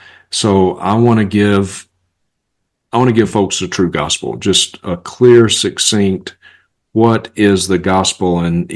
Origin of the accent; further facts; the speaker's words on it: Vicksburg, Mississippi, United States; I'm originally from Vicksburg, which was about 45 miles due west of Jackson.